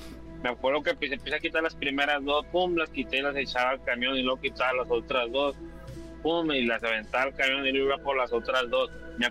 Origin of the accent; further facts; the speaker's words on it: Monterrey, Nuevo León, Mexico; Soy originario de Monterrey.